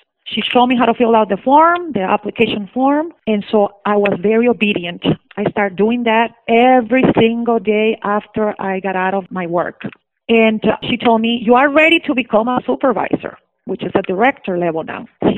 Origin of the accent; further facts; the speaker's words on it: Mexico; now in Chicago, United States; I'm from Chicago, Illinois, originally from Mexico.